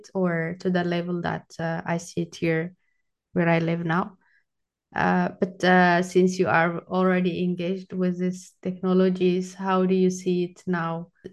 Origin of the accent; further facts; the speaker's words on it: Ethiopia; English is a second language; because I am from Ethiopia